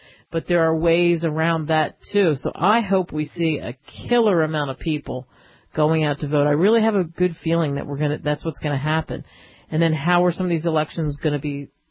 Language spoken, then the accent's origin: English; Cherry Hill, New Jersey, United States; didn't say anything about a report from actually my hometown's newspaper, the Courier Post in Cherry Hill